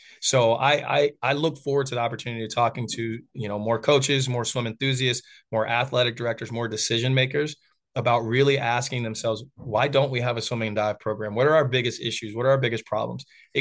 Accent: North Carolina, United States; You know, I grew up in North Carolina, swam club, swam high school.

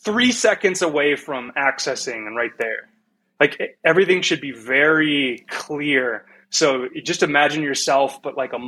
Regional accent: Wisconsin, United States; I'm from Wisconsin. Like, toaster was my bathtub toy.

